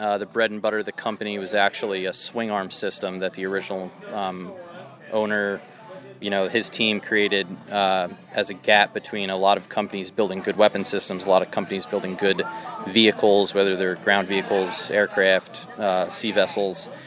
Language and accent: English; New Jersey, United States; now in Nashville, United States; I'm from Central Jersey originally. I grew up in Monmouth County, and now I've been in Central Tennessee in Nashville for about 10 years.